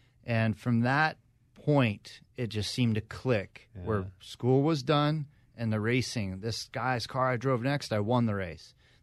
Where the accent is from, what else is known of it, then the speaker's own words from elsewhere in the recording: Las Vegas, Nevada, United States; You have your local track, where I grew up in Las Vegas